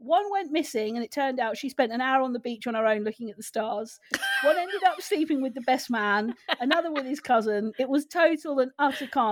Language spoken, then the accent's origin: English; South East England, United Kingdom; Drunk in Bournemouth, somehow woke up back in my hometown of Bucks.